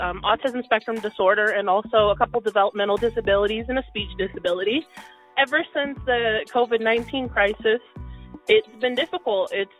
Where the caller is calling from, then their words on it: Hickory, North Carolina, United States; I'm calling from Hickory, North Carolina.